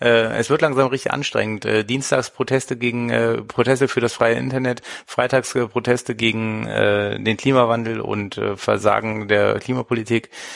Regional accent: North Rhine-Westphalia, Germany; aufgrund einer Initiative aus meinem Heimatbundesland, aus NRW

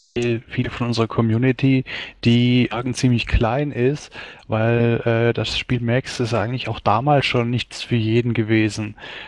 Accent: Stuttgart, Baden-Württemberg, Germany; ich komme aus Stuttgart-Deutschland

